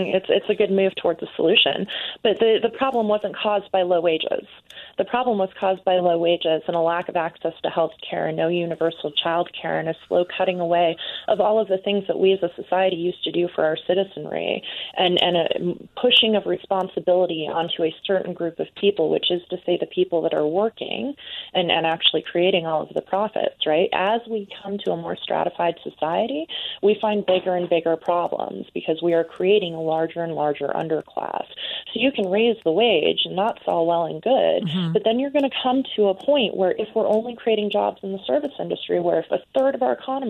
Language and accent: English; Utah, United States; Look, I'm a liberal from Utah, which means I am the liberal queen inside my state lines.